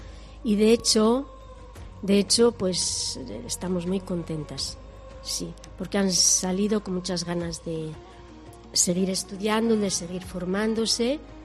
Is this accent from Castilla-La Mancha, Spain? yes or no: no; León, Castile and León, Spain; now in Equatorial Guinea; Yo soy de León, o sea, lo llevo en mi corazón, mi pueblo, mi gente, ¿no? Pero también llevo en mi corazón a este país porque he vivido aquí mucho tiempo